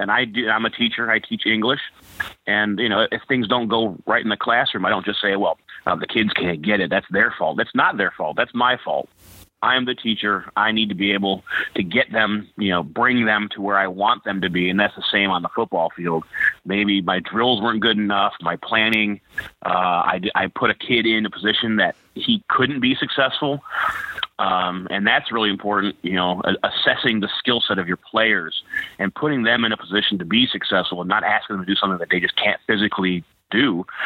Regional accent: Riverview, Michigan, United States; I grew up in Michigan, a small town called Riverview, Michigan.

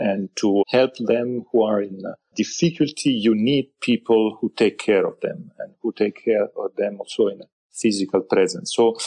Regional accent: Pisa, Tuscany, Italy; I come from Pisa, of course.

